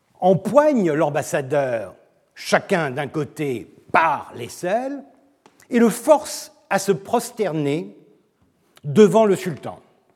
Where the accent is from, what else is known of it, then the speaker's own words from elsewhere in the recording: Turkey; French is a second language; Je suis turc, je ne parle pas l'arabe.